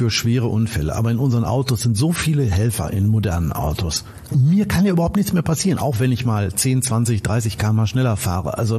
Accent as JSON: {"language": "German", "town": "Detmold", "region": "North Rhine-Westphalia", "country": "Germany", "said": "Ich sage immer, ich komme aus Detmold. Das ist ein relativ kleines Fleckchen Erde."}